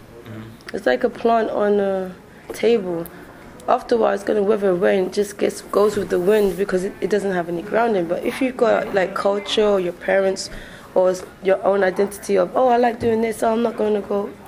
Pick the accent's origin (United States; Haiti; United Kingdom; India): United Kingdom; England; I'd say both, because I was born and raised in England, that's what I know.